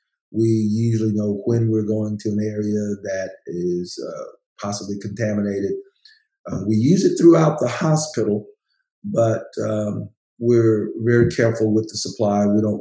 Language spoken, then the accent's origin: English; Little Rock, Arkansas, United States; now in New Orleans, United States; I came from Little Rock here to Tulane